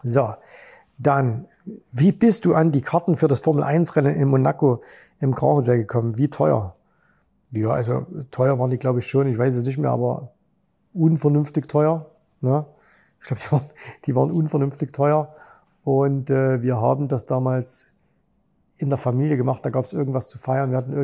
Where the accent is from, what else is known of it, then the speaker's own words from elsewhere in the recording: Zwickau, Saxony, Germany; moved away; Ich komme ja aus Zwickau, quasi am Rande des Erzgebirges. Ins Vogtland ist es nicht weit.